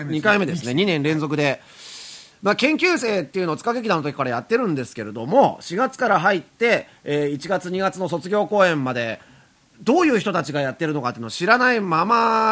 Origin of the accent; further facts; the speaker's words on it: Kamakura, Kanagawa, Japan; 僕鎌倉出身なんで鎌倉の花火大会はよく行くんですけど